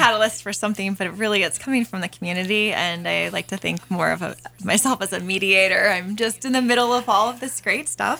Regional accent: Vermont, United States; born there; I am truly a mountain girl, and I was born in Vermont and ski raced and was raised similar to Mr. Russell. I was very poor growing up

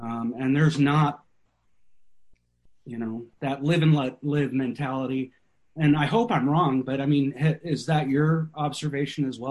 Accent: Michigan, United States; also born or lived in Montana; So, in the interest of full disclosure, I moved here in 1996. I'm originally from Michigan. I went to college in Montana.

